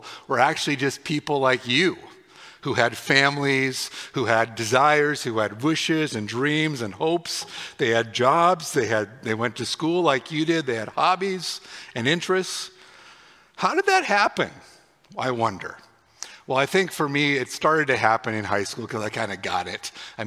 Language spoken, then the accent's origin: English; Whitefish, Montana, United States; You know, I remember in high school, everyone from Columbia Falls, I was from Whitefish, everyone from Columbia Falls was evil, bad, nasty, poor sports.